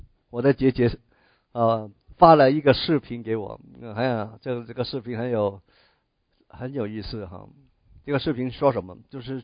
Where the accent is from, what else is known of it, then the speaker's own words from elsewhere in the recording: California, United States; 我是来自加州我在加州住了20多年也有一些的亲人还在加州